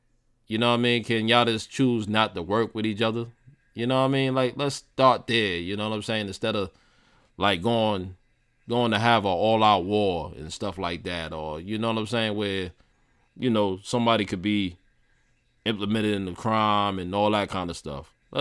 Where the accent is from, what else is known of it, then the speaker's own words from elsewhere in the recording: New York, United States; And believe me, I'm from New York, man. So nobody knows this more than me.